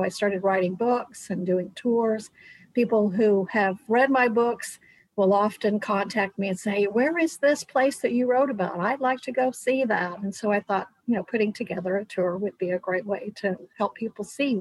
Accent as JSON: {"language": "English", "town": "Haskell", "region": "Oklahoma", "country": "United States", "tie": "born or raised there", "lives_now": "Muskogee, United States", "said": "I grew up in Haskell, a little bitty town named for the first governor of Oklahoma. Lived in Muskogee for about 25 years now"}